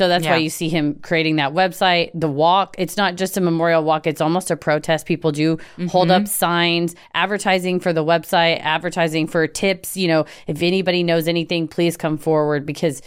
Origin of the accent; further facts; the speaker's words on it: the South, United States; I feel like maybe it's because we're from the South, and then and my mind goes to the horrible history of lynching in the South.